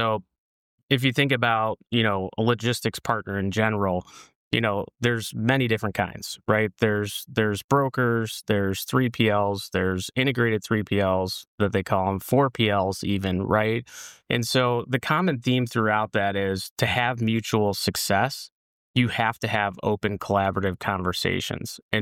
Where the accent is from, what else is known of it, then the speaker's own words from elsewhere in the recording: Detroit, Michigan, United States; Yeah, so originally from Michigan, Detroit area, so just outside of there. Went to Michigan State University for supply chain management.